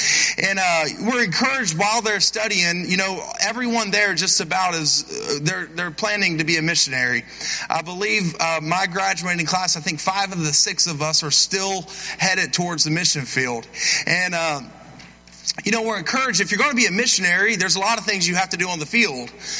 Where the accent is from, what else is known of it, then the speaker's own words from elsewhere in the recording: Cincinnati, Ohio, United States; I grew up in Cincinnati, Ohio, grew up in the inner city.